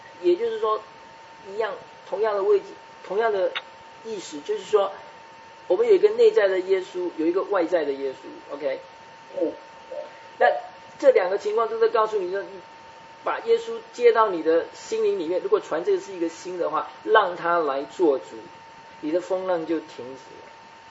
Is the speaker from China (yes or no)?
yes; China; 我们中国人最喜欢庆祝就是过五十大寿